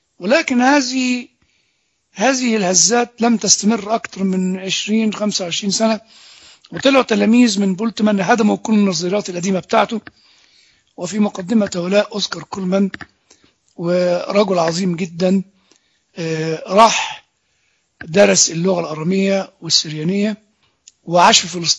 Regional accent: Egypt; وإحنا يعني كمصريين وأولاد الكنيسة أم الشهداء

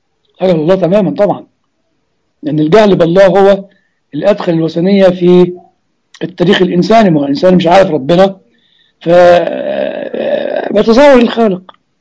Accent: Egypt; زي ما بيقولوا يعني عندنا في مصر يقول لك بعمل عمرة للمطور

